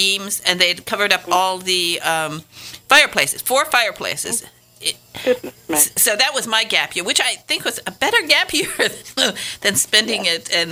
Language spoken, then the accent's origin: English; Michigan, United States; I come from Northern Michigan, and I saved my money all the time I was in school